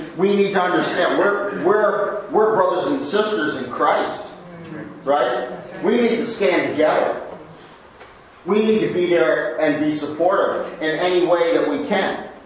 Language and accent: English; Pennsylvania, United States; I grew up outside of Philly, outside of Philadelphia, and it was where I lived was pretty safe